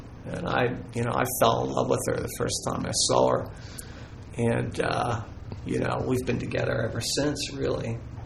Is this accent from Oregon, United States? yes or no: no; Pittsburgh, Pennsylvania, United States; now in Phoenix, United States; I grew up in Pittsburgh, went to school at West Virginia University as a mountaineer. And I moved to Phoenix back in 2000, Phoenix, Arizona, for a job